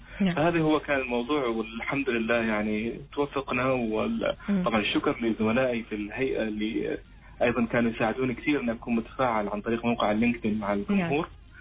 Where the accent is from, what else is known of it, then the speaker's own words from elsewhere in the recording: Oman; هذه الحمد لله عندنا في عمان النسبة يعني بدأت ترتفع في السنوات الأخيرة